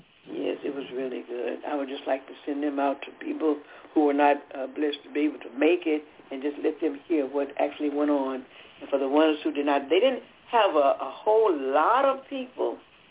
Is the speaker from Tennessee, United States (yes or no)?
yes; Nashville, Tennessee, United States; Yes, I'm from Nashville, Tennessee.